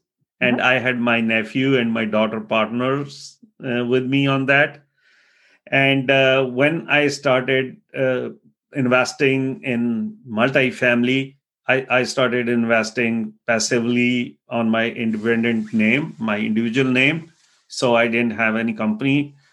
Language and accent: English; India; moved away as an adult; now in United States; I came here from India back in 2000